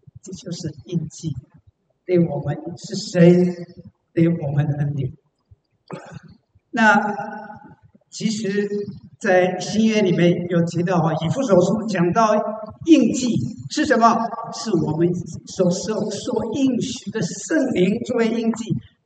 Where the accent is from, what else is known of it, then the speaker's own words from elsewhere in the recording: China; 我们中国人有个习惯啊